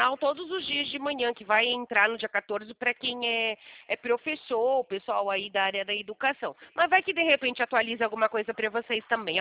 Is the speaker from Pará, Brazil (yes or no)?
no; Santos, São Paulo, Brazil; eu sou do litoral, nascida e criada em Santos